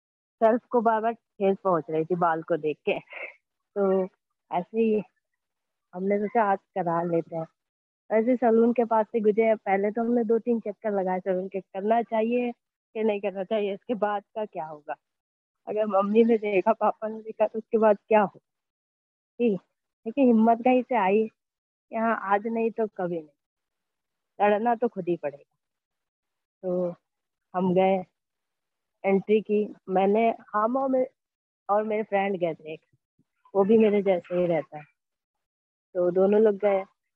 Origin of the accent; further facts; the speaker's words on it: Lucknow, Uttar Pradesh, India; and मैं लखनऊ से रहने वाला हूँ, लखनऊ का रहने वाला हूँ